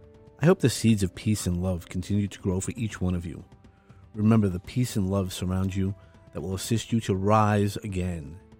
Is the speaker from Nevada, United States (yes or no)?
no; Brooklyn, New York, United States; accent: Brooklyn; again, playing on my Brooklyn accent, but it really is knowing somebody.